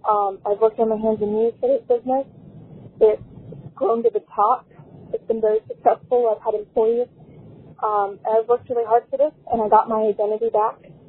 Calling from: Phoenix, Arizona, United States; I'm from Phoenix, Arizona. We're stationed here right now.

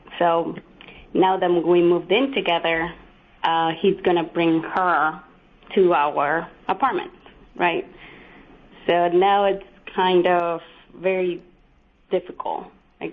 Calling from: Reston, Virginia, United States; I am in Reston, Virginia.

